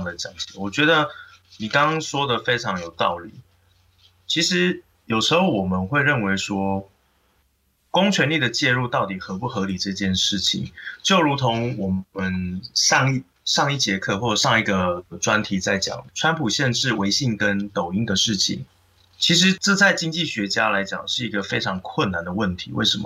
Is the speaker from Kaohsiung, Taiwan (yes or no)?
no; Taipei, Taiwan